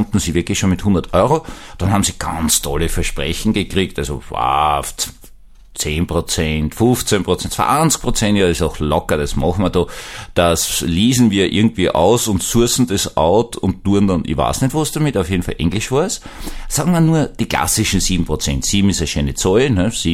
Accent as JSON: {"language": "German", "region": "Vienna", "country": "Austria", "said": "ich bin ein echter Wiener, also seit 300 Jahren in Wien, seit dem Türkenkrieg des Prinzen Eugen."}